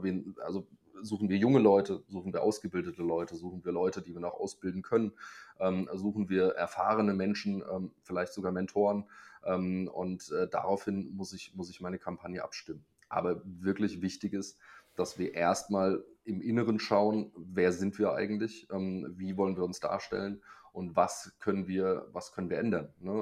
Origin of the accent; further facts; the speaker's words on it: Hanau, Hesse, Germany; Ich komme aus der Brüder Grimmstadt Hanau.